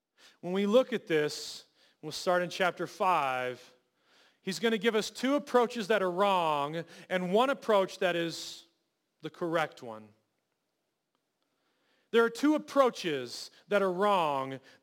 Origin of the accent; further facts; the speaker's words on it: United States; And as an American, it can be very annoying and sometimes very tedious.